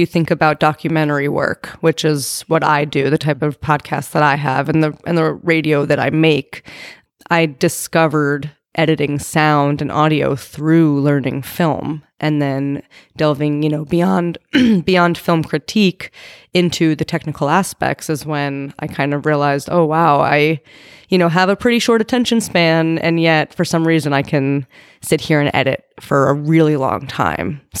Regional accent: New York, United States; also born or lived in Staten Island; I grew up in New York, outside of New York City in Westchester County. Mm-hmm. I'm originally from Staten Island, which is often the forgotten borough of New York City.

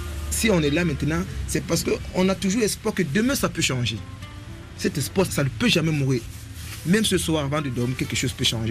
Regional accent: Cameroon; now in Algeria; Je viens du Cameroun. Je suis immigrant en Algérie. Voilà, ça fait presque 11 ans que je suis au Maghreb, mais ça fait 8 ans que je vis en Algérie.

